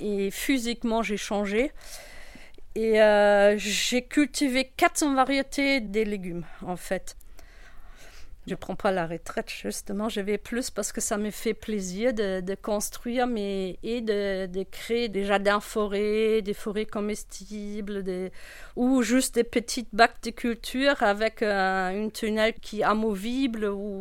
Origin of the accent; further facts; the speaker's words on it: Northern Germany, Germany; French is a second language; D'origine, je viens de Nord d'Allemagne. Moi, j'entends pas que je parle avec un accent, d'ailleurs.